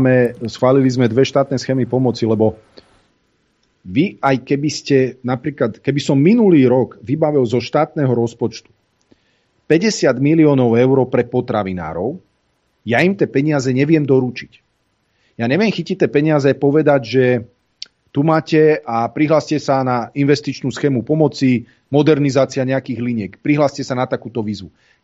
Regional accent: Prievidza, Trenčín Region, Slovakia; ja som z Prievidze a si zoberte, že v Prievidzi bol veľký mesokombinát, fakt veľký mesokombinát a veľká mliekareň.

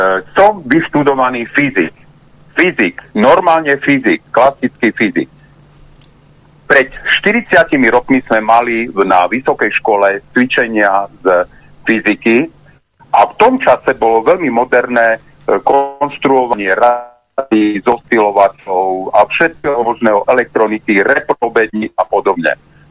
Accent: Košice, Košice Region, Slovakia; keďže som z Košíc, sme začali počítať

